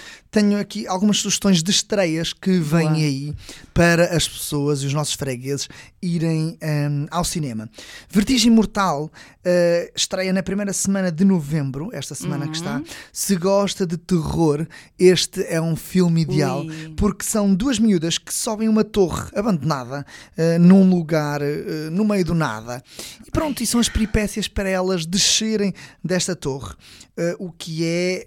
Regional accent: Trás-os-Montes, Portugal; A história sobrenatural passada na minha terra, na minha zona, em Trás-os-Montes.

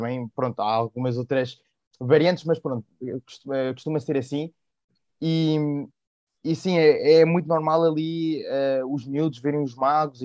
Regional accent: Extremadura, Spain; Eu sou de Extremadura, que está aqui muito pertinho, muito pertinho de Portugal.

